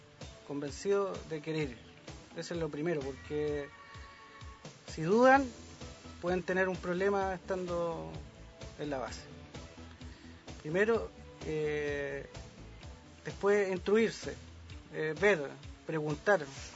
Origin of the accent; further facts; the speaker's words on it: Arica, Arica y Parinacota, Chile; No, soy de Arica.